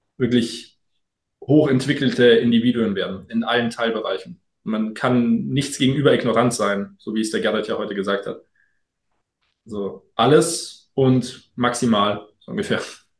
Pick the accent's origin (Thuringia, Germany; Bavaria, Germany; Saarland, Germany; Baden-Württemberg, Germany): Bavaria, Germany; Munich; ich bin Münchner